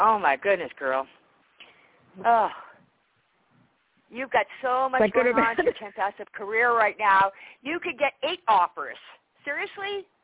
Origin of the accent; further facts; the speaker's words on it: Worcester, Massachusetts, United States; Yeah, I was born and raised in Worcester.